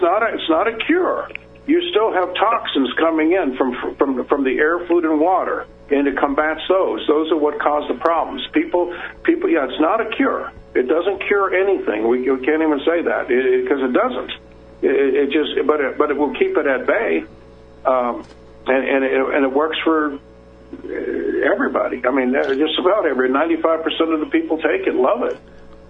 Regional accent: Littleton, Colorado, United States; I said, yeah, he's in my hometown, Littleton, Colorado.

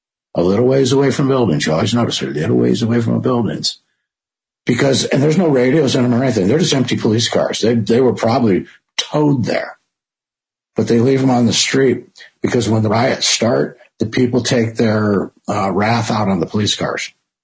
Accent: Michigan, United States; I grew up in Detroit in the late 60s, just south of Detroit.

